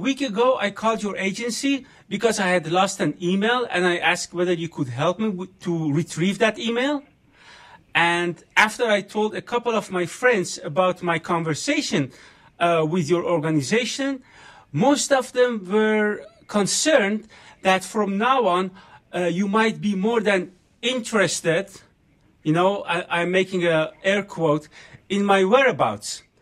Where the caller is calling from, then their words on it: Amsterdam, North Holland, Netherlands; I'm calling from Amsterdam, Holland.